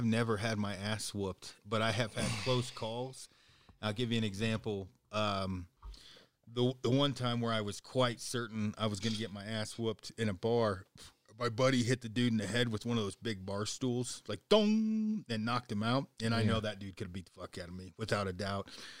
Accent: Detroit Lake, Oregon, United States; And my hometown was only a couple hundred people. And so. And where is that? In Detroit Lake, Oregon.

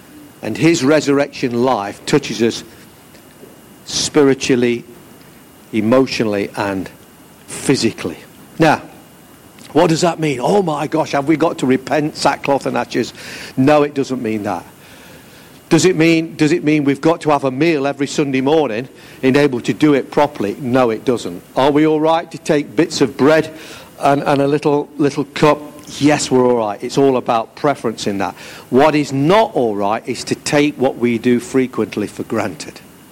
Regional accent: England, United Kingdom; I know we're English

